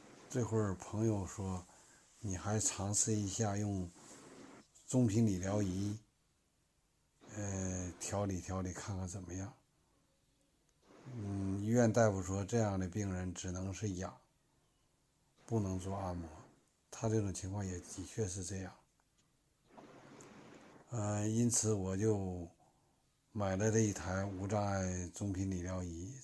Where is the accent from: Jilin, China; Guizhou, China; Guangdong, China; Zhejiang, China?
Jilin, China; Yanbian; 我来自长白山脚下延边朝鲜族地区，我是一名中医按摩医生，